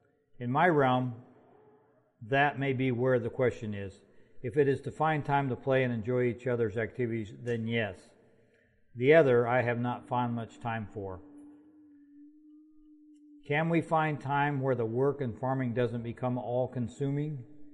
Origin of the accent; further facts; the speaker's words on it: California, United States; now in -; My wife, Judy. We're from Grida, California.